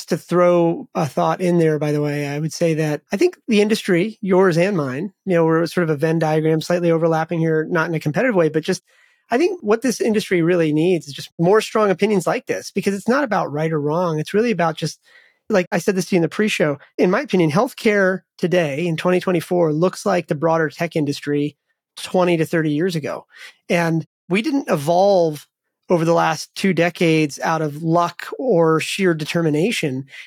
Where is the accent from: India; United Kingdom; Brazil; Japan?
India; now in United States; You know, my parents, we immigrated from India. Like every stereotype that people have about Indians, it's probably true.